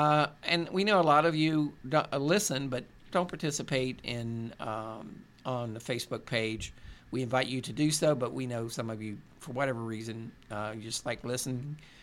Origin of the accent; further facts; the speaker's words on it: Kentucky, United States; Yeah, we're both from Kentucky, and we both live in Kentucky.